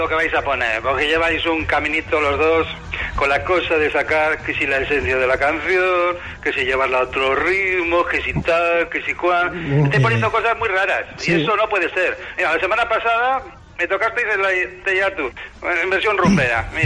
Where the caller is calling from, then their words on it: Albacete, Castilla-La Mancha, Spain; De Albacete. … de Albacete.